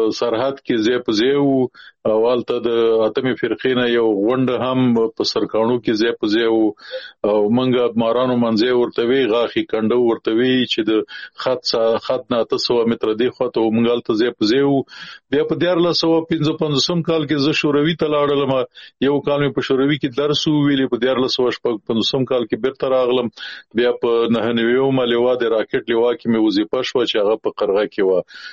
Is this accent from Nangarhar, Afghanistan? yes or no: yes; Nangarhar, Afghanistan; born or raised there